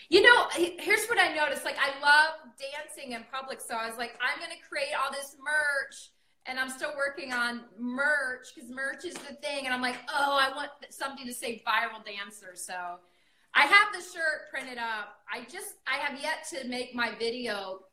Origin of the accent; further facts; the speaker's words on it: Florida, United States; now in Atlanta, United States; No, I'm originally from Florida.